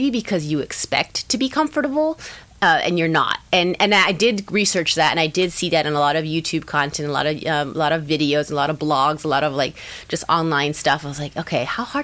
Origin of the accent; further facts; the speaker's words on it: California, United States; I have a very high cold tolerance for being a Southern California girl.